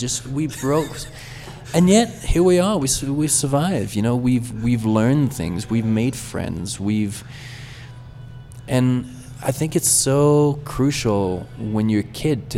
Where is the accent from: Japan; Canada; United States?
Canada; I'm from Canada, but I hadn't been living in this country for 20 years.